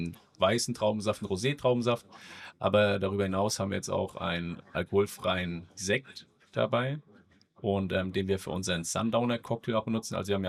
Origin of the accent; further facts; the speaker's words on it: Guldental, Rhineland-Palatinate, Germany; Aus Bad Kreuznach von der Nahe. Also wir kommen aus Guldenthal, das ist bei Bad Kreuznach an der Nahe.